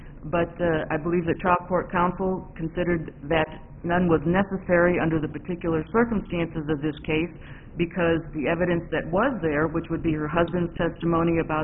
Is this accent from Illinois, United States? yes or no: yes; Benton, Illinois, United States; I'm from Benton, Illinois